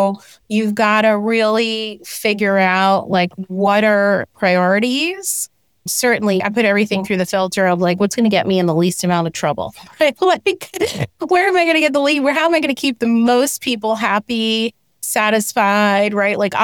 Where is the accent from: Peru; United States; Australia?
United States; New Jersey; I grew up in New Jersey, like literally across the river. You could spit across the river. I grew up in Hudson County, so I consider myself a New Yorker.